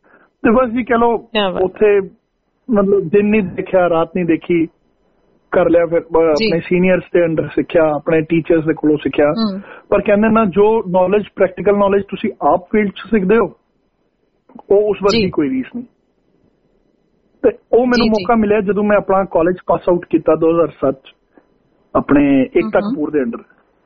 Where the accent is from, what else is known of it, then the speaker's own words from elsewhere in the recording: Jammu, Jammu and Kashmir, India; now in Australia; ਜੀ ਮੈਂ basically Jammu India ਵਿੱਚ ਜੰਮੂ ਕਸ਼ਮੀਰ ਜੰਮੂ ਤੋਂ ਬਿਲੋਂਗ ਕਰਦਾ ਮੇਰੀ ਜੰਮਪਲ ਉੱਥੇ ਦੀ